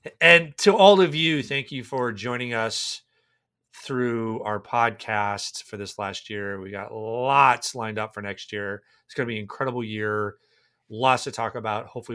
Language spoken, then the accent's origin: English; Minneapolis–Saint Paul, Minnesota, United States; I'm going to brag on my hometown. The Twin Cities is a bastion of healthcare innovation and has been for decades.